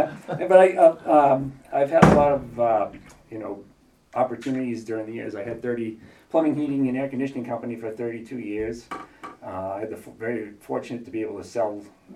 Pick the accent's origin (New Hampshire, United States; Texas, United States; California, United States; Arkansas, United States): New Hampshire, United States; Lincoln; now in Chichester, United States; We live in Chichester, New Hampshire, not too far, about 30 minutes, so it's close. I grew up in the Lincoln Woodstock area, small town.